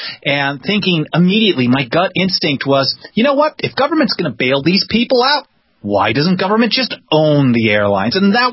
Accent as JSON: {"language": "English", "town": "Milwaukee", "region": "Wisconsin", "country": "United States", "tie": "born or raised there", "said": "I was raised in Milwaukee, Wisconsin, where our choices for mayor when I was a kid, prior to my voting age, mm-hmm."}